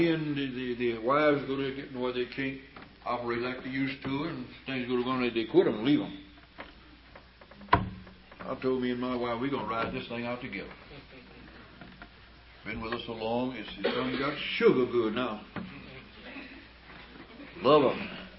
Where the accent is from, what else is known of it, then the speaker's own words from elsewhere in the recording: Harmon, Oklahoma, United States; I was raised around Harmon, Oklahoma, and I've only had a chance to preach there one time since I've been saved.